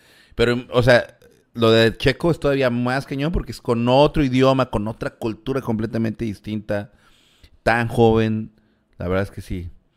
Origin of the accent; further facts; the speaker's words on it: Mexico; Nosotros como mexicanos somos gente cálida, gente amable